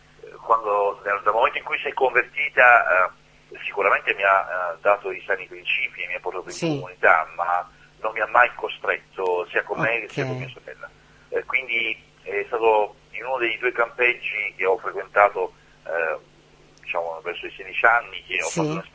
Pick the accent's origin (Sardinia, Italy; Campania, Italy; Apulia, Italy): Apulia, Italy; Bari; now in Foggia, Italy; Io sono un uomo di 52 anni, vivo a Foggia, sono di Bari, lavoro a Bari